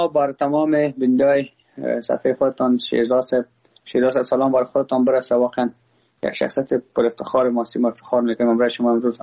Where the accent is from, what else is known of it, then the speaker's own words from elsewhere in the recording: Afghanistan; ما خود ما افغان هستم. با ما هزاره ازبک پشتون کلش یک چشم مرسن.